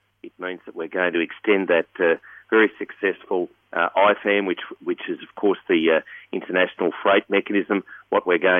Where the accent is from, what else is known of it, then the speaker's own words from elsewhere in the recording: Wagga Wagga, New South Wales, Australia; And I know, I come from Wagga Wagga.